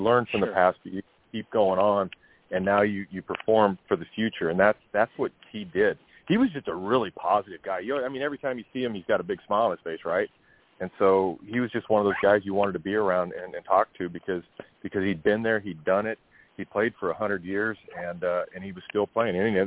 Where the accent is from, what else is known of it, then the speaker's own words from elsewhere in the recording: Midwest, United States; And him and I got along because we're both from the Midwest.